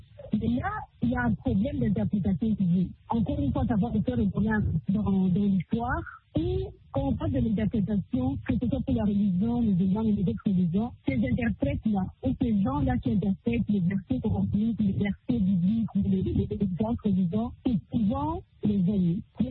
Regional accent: Rwanda

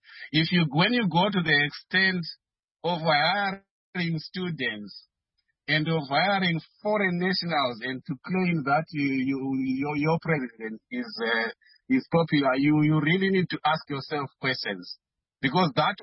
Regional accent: Zimbabwe; I'm actually from Zimbabwe.

